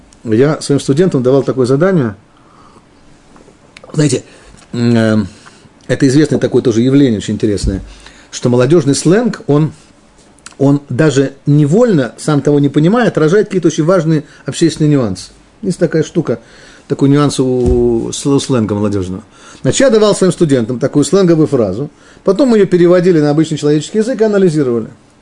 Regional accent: Moscow, Russia; Я москвич, мне проще просто московский сленг использовать.

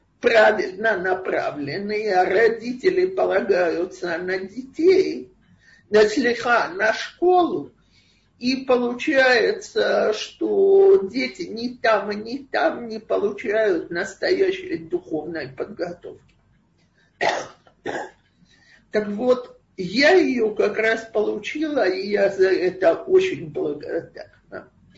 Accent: Russia; now in Israel; Я была единственная из России в школе на 300 человек, и хочу, не хочу, нужно было учиться разговаривать на иврите, учиться на иврите.

